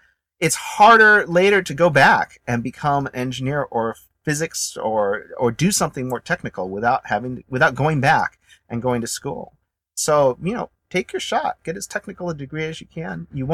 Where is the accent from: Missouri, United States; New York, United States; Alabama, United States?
Alabama, United States; also born or lived in Tennessee; Well, I was born in Tennessee, and I grew up in Alabama, and I went to school in Boston.